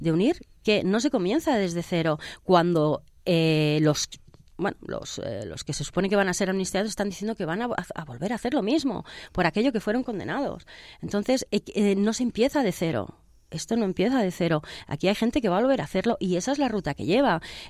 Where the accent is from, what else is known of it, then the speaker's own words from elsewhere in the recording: Catalonia, Spain; como catalana